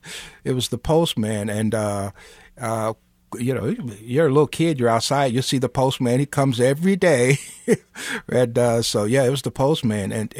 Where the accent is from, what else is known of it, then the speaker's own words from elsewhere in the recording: Kansas City, Kansas, United States; I'm very proud growing up in the North End of Kansas City, Kansas, and it was a segregated neighborhood.